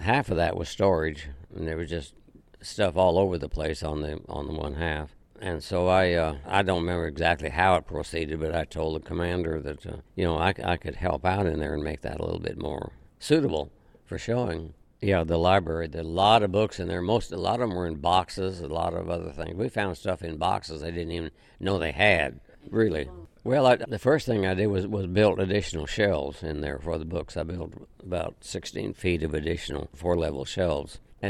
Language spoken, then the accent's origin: English; Kansas, United States; moved back to Kansas. Took a job as a principal and English teacher in a small town just 18 miles from my hometown.